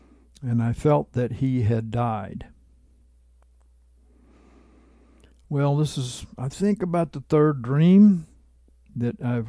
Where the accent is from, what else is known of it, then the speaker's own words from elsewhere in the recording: Maceo, Kentucky, United States; It was in the hometown where I was raised in Maceo, Kentucky.